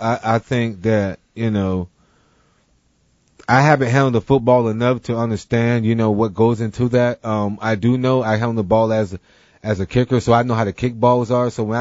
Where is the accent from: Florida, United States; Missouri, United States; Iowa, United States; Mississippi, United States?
Florida, United States; Jacksonville; I'm from Jacksonville, one of the hotbeds in the country for football.